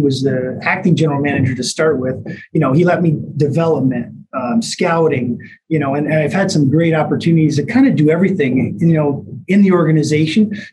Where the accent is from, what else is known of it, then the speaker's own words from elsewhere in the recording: United States; being an American, I sit in draft